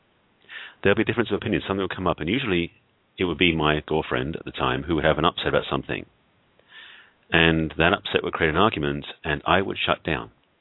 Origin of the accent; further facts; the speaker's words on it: England, United Kingdom; now in Los Angeles, United States; As you can tell, I'm not American. In fact, I'm English by origin and have been living in the States, in fact, in Los Angeles for over 30 years. Growing up in England was a different culture